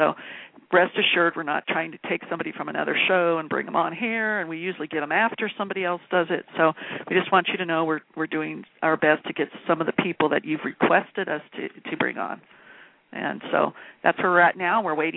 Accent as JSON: {"language": "English", "region": "California", "country": "United States", "said": "from California, and of course you're talking to … from Kansas"}